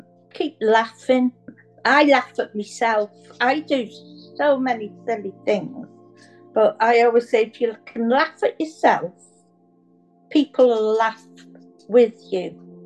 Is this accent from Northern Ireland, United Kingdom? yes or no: no; Mold, Wales, United Kingdom; I was born and brought up in Mould. My dad was from Dublin. My mum is Welsh, was Welsh. Yeah, I went to a Catholic school in Mould, primary school, and then to high school was a Catholic school.